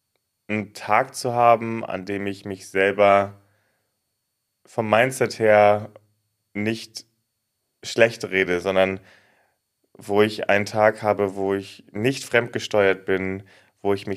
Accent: Hamburg, Germany; now in Düsseldorf, Germany; findet ihr mich in Düsseldorf. Da wohne ich jetzt aktuell, obwohl ich gebürtiger Hamburger bin.

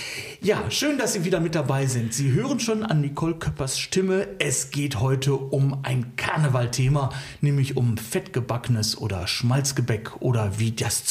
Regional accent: North Rhine-Westphalia, Germany; ich komme aus dem Ruhrgebiet

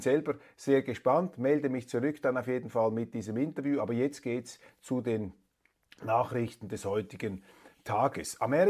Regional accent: Switzerland; Interessant und für mich jetzt als Schweizer besonders faszinierend

